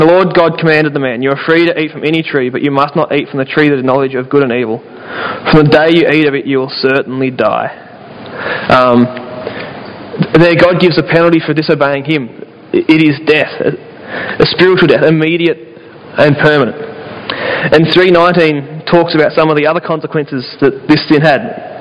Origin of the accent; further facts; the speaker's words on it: Australia; One of the things we love as an Aussie is a good old underdog story, the good rags to riches.